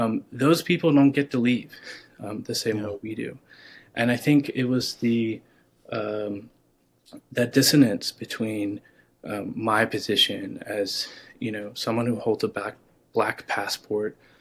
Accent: United States; Well, I'm, you know, I'm an American citizen. I grew up here.

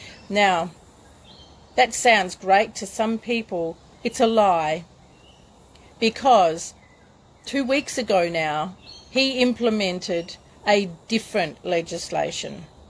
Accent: Western Australia, Australia; It's just that I'm West Australian, so I'm just bringing this news out today

